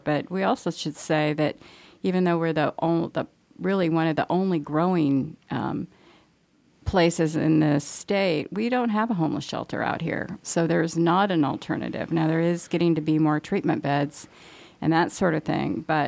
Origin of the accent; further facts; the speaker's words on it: Alaska, United States; Of course, I was from the Valley, and there were a lot of Anchorage people there